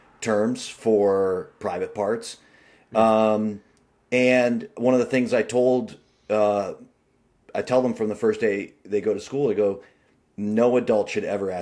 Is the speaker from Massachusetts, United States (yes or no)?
yes; Massachusetts, United States; I mean, I grew up in Massachusetts, which is a backwater in many ways of American swimming.